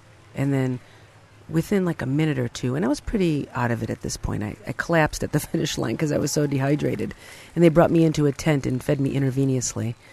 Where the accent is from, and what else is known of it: Berwyn, Illinois, United States; born or raised there